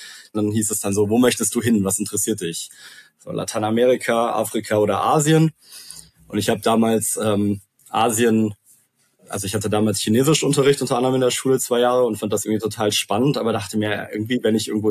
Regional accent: Cologne, North Rhine-Westphalia, Germany; ich komme aus Köln, bin dort aufgewachsen

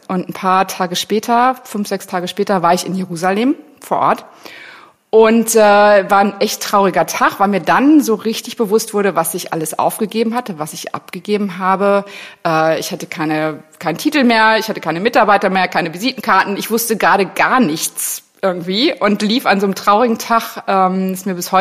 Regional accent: North Rhine-Westphalia, Germany; Ich bin katholisch sozialisiert worden. Ich komme aus Nordrhein-Westfalen, in der Nähe von Paderborn geboren.

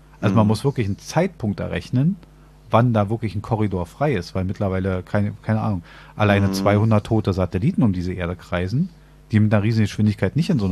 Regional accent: Berlin, Germany; als Berliner wissen wir das sehr genau

